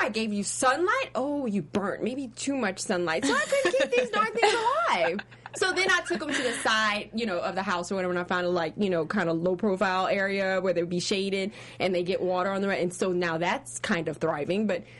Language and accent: English; the South, United States; accent: southern; And I'm going to go ahead and get my southern accent on.